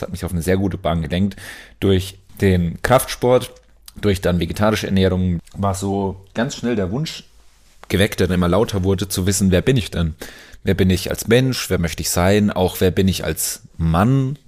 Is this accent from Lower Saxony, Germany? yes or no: no; Ellerbrunn, Bavaria, Germany; Es gibt ja nur drei in Ellerbrunn, wo ich aufgewachsen bin.